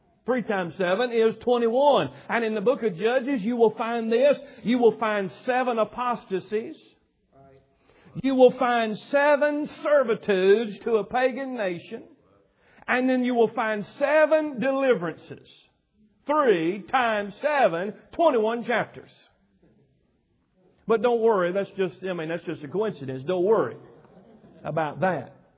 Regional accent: United States; I'm an American 100%. I was born and raised here and glad to be so.

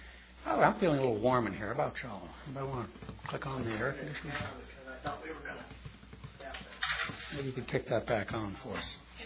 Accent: New Orleans, Louisiana, United States; let me tell you about the one that I was raised on back in New Orleans.

